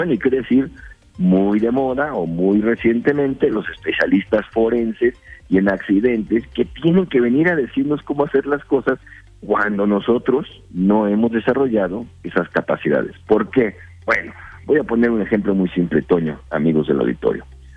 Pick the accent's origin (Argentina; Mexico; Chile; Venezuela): Mexico; si no nos movemos en la dirección correcta como mexicanos